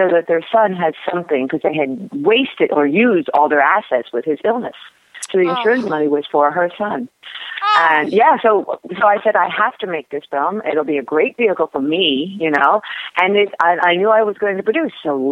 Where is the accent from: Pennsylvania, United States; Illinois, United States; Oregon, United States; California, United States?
Pennsylvania, United States; I grew up outside Philadelphia in a theater of the Round there